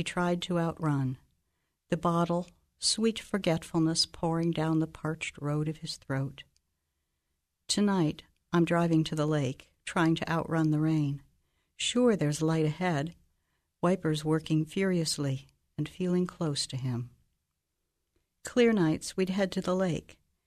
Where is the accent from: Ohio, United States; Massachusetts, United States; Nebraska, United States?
Ohio, United States; Springfield; from Springfield, Ohio.